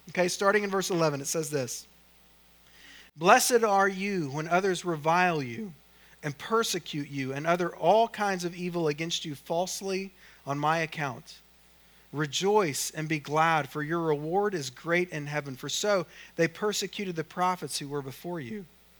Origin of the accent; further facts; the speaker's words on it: Oklahoma, United States; I'd gone to the state fair a couple times when I grew up in Oklahoma, but other than that, I'd never been around a sheep.